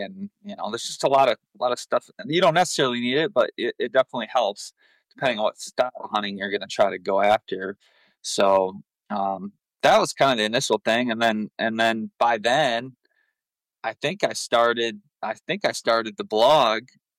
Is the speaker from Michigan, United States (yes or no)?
yes; Michigan, United States; because I didn't have any of that growing up in Michigan. I mean, hell, I hardly ever left, you know, a couple hundred acres.